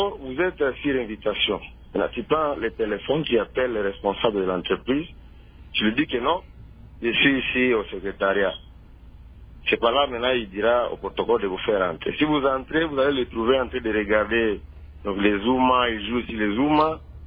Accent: Kindu, Maniema, DR Congo; Mais chez nous, à Kindu, quand il y a un changement de gouverneur, on laisse que le même protocole

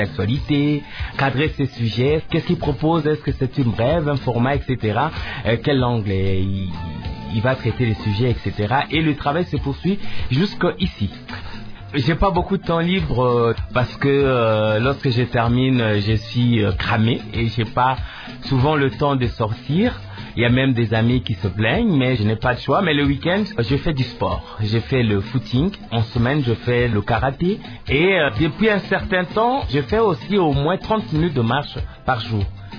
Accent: Mbandaka, Équateur, DR Congo; Mbandaka, ma ville natale.

